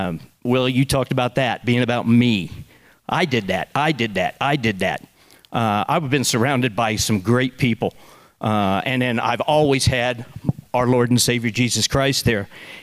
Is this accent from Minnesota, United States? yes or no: no; Kansas, United States; When I grew up in Kansas, the red words were like